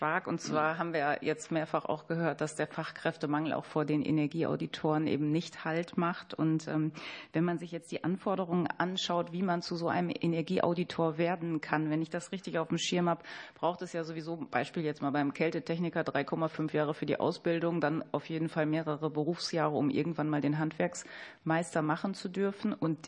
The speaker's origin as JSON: {"language": "German", "region": "North Rhine-Westphalia", "country": "Germany", "said": "Ich komme aus dem Münsterland."}